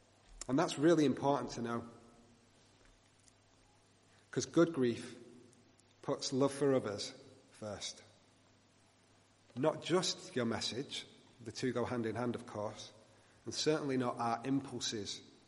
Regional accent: North West England, United Kingdom; I was probably about 20 years old, I think, and I was back in my hometown in Greater Manchester.

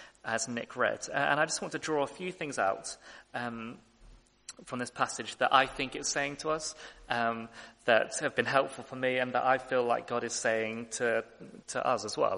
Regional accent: United Kingdom; I'm very British.

